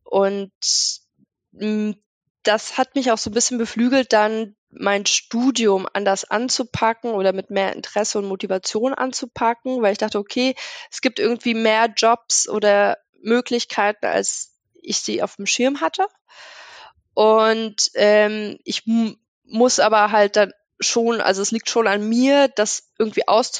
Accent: Frankfurt, Hesse, Germany; ich bin ja eigentlich Frankfurterin

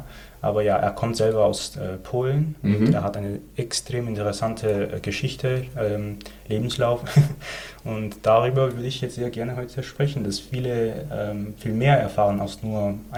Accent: Yerevan, Armenia; German is a second language; now in Germany; aber Deutsch lerne ich schon seit 5 Jahren, vielleicht ein bisschen mehr. Und ich komme aus Armenien, aus der Hauptstadt.

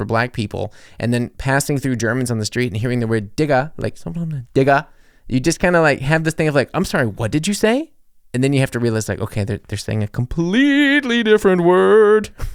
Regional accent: New Orleans, Louisiana, United States; I am American. I am from New Orleans. I'm from the States, guys. Come on. That's why I sound American, you weirdos.

